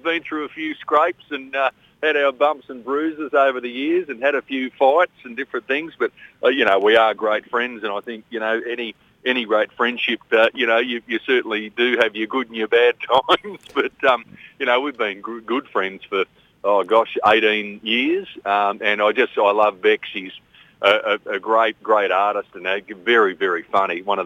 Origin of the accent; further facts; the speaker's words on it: Geelong, Victoria, Australia; I'm born and bred in Geelong, and I spent a bit of time working in the gold mine there out at Fosterville there, you know, near Axdale